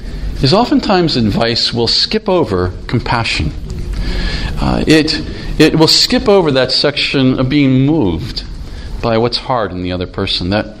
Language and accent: English; Philadelphia, Pennsylvania, United States; Philadelphia is known for being rude, and I come from Philadelphia in the United States.